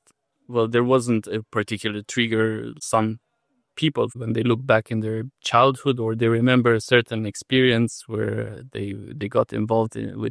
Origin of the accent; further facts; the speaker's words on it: Romania; I come from Romania, which is a country that joined more recently, let's say, the club of EU member states.